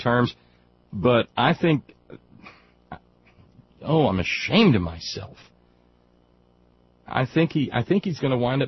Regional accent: United States; and I'm an American, and the only thing I know is Pittsburgh!

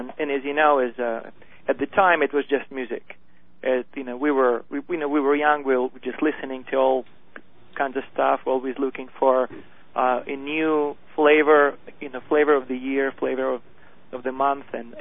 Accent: Belarus; Yes, I'm originally from Belarus, but that's USSR

